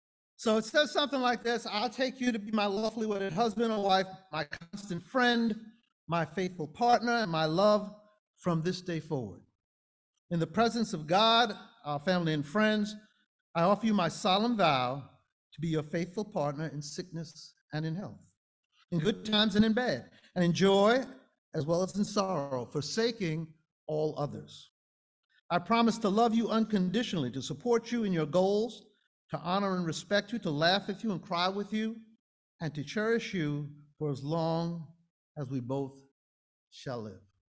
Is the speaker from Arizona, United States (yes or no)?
no; Brooklyn, New York, United States; we are originally from New York. We're original New Yorkers. We were born right across the river in Brooklyn. Brooklyn, USA, that's right.